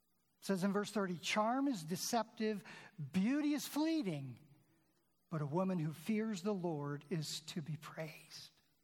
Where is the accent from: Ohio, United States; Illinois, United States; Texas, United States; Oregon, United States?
Ohio, United States; So we came home from Minnesota to Ohio for a weekend.